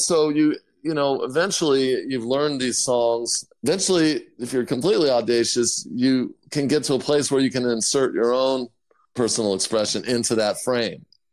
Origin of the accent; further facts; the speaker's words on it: California, United States; going back when I was, 13, 14, growing up in Orange County, you know, I was playing in little garage bands